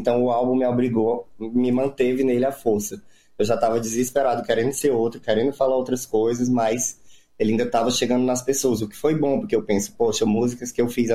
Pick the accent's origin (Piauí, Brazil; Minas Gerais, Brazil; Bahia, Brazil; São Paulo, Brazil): Piauí, Brazil; Teresina; várias maneiras que eu me comportava quando eu era criança em Teresina